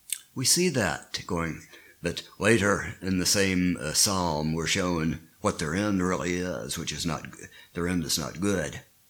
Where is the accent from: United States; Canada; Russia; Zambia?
United States; Kingsport, Tennessee; also born or lived in Johnson City / Houston; I'm originally from the Tri-Cities area, born in Johnson City, grew up in Kingsport, went to undergraduate college in Bristol, then went to graduate school in Massachusetts, but I've lived most of my adult life in Houston, lived in Houston for almost 40 years. Moved back up to Kingsport last summer.